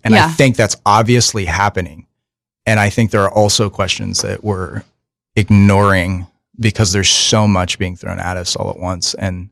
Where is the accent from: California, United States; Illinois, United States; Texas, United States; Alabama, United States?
Illinois, United States; I'm from Southern Illinois.